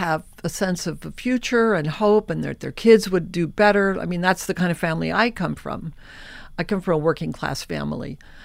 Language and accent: English; Midwest, United States; I also feel, look, I'm from the Midwest, and I believe that the battle for the heart and soul of America for our next election